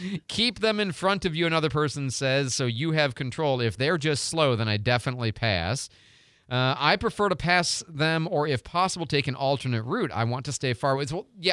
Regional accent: Chicago, Illinois, United States; I was raised in Chicago. I'm a horn honker.

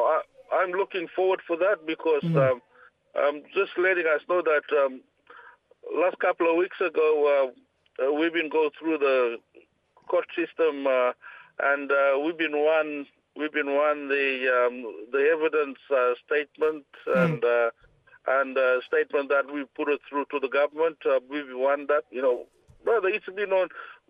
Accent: Boigu Island, Queensland, Australia; I'm from Torres Strait, brother, up at the Top Western, Gudumalugal Nation. My community, my island is Boigu Island.

